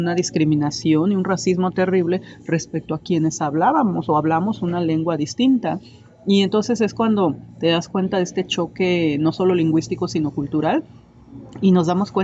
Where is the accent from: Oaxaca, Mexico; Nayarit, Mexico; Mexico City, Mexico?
Oaxaca, Mexico; Juchitán; soy hablante del Diyaza, o zapoteco de la región del Istmo, soy originaria de Juchitán, Oaxaca